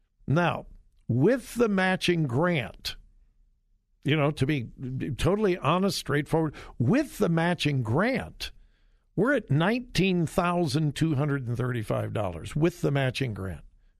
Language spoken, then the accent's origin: English; California, United States; My home state, my beloved home state of California, has the highest gas prices in America.